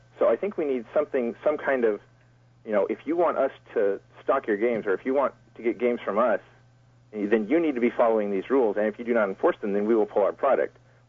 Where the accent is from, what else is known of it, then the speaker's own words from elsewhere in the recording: Scotland, United Kingdom; I'm Scottish too, and I think he's an ass.